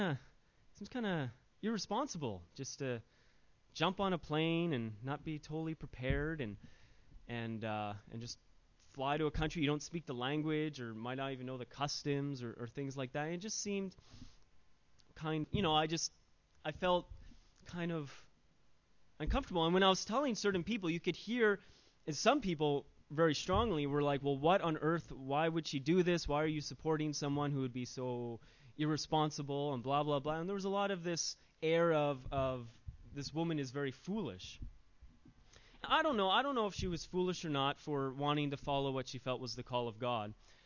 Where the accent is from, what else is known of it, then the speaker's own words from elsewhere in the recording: Canada; And so I'm Canadian, so naturally I know lots of bilingual people, because Canadians technically are supposed to be bilingual. I'm not.